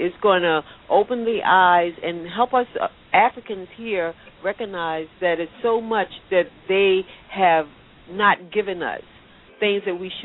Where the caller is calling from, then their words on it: Philadelphia, Pennsylvania, United States; I'm calling from Philadelphia as well.